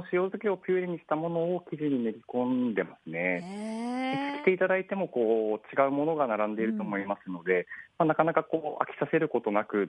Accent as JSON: {"language": "Japanese", "town": "Asahikawa", "region": "Hokkaido", "country": "Japan", "said": "はい、出身は旭川ですね。"}